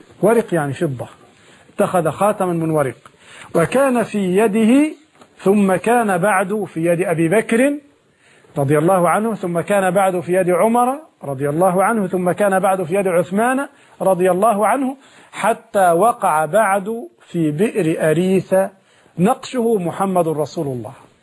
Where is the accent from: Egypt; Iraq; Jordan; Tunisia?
Egypt; الخياطين يفعلون عندنا في مصر هذا